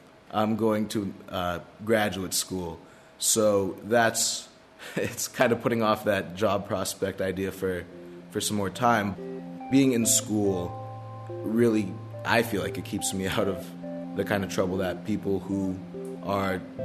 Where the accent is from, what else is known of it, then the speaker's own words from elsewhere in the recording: Manchester, New Hampshire, United States; I'm from Manchester, New Hampshire. I graduated from Manchester Central High School in the spring of 2008